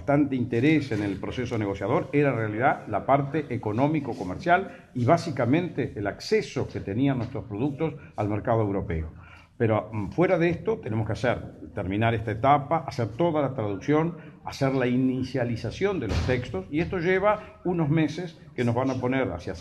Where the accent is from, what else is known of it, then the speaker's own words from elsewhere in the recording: Santa Fe, Argentina; Yo, como santafesino, yo soy nacido en esta ciudad, mi colegio es el que está acá enfrente, mi casa está del otro lado de la plaza.